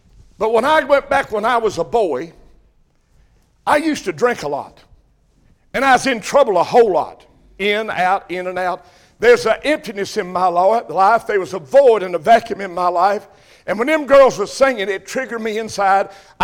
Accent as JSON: {"language": "English", "town": "Crab Orchard", "country": "United States", "tie": "born or raised there", "said": "But they knew me when I was born and raised in Crab Orchard."}